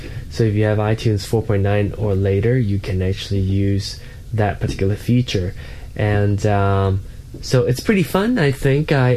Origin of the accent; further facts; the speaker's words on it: Malaysia; being a Chinese growing up in Malaysia